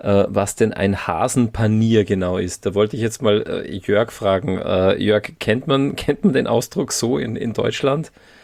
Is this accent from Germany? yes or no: no; Austria; sagen wir jetzt als Österreicher eher nicht so